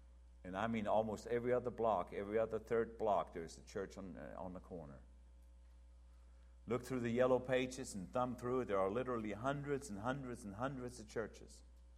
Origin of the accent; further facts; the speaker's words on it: United States; That I can say, Lord, I thank you in your mercy and grace that I'm an American.